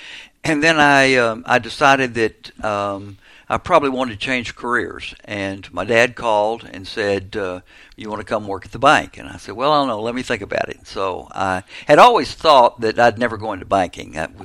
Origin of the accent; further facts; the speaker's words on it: Terrell, Texas, United States; Oh, I grew up in Terrell. And so, you know, there's many generations of my family that have lived in Terrell.